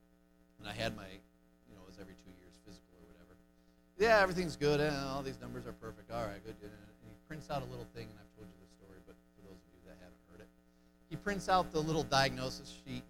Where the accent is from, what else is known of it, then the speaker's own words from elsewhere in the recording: United States; because I'm American, and I eat pizza and cheeseburgers and bacon.